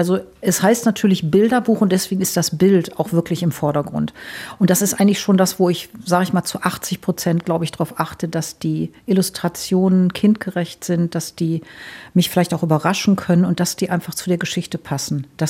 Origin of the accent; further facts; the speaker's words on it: Wuppertal, North Rhine-Westphalia, Germany; ich komme ja aus Nordrhein-Westfalen, aus Wuppertal, die Stadt mit der Schwebebahn